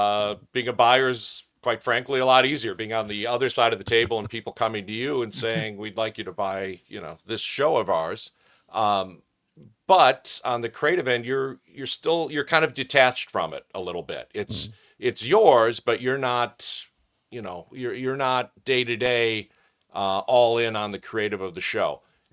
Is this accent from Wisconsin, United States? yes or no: yes; Burlington, Wisconsin, United States; Burlington, my hometown.